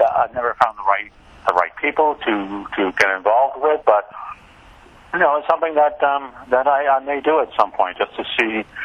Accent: Lancaster, Pennsylvania, United States; and so I was raised in Lancaster, Pennsylvania, half Italian and half Amish.

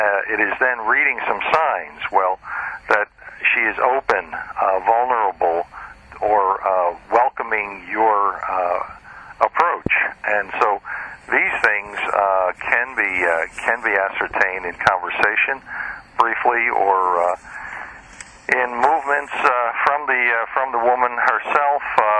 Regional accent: Philadelphia, Pennsylvania, United States; As a young boy growing up in Philadelphia, my mother and dad were deaf, and so I was fascinated by sign language

